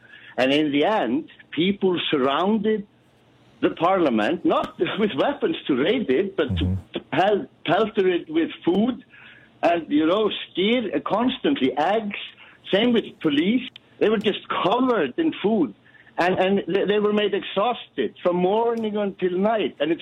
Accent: Iceland; now in Malta; No, I'm calling from Malta, but I'm Icelandic.

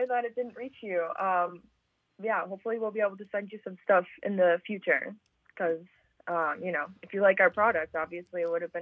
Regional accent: Green Bay, Wisconsin, United States; now in Madison, United States; No, actually, I am originally from the Green Bay area. I now am based out of Madison.

